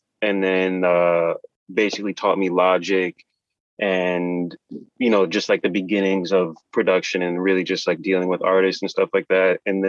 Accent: New Jersey, United States; also born or lived in Brooklyn; Yeah, so I was born in Brooklyn and my family moved to New Jersey when I was pretty young. So that's where I grew up.

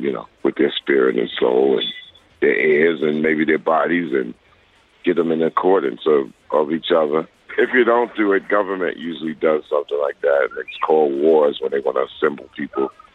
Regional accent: New York City, New York, United States; Hey, I'm from the United States. I'm from New York, and I'm influenced by … So why would a black kid born in 1960 in New York City in the United States be influenced by, you know, four guys from Liverpool?

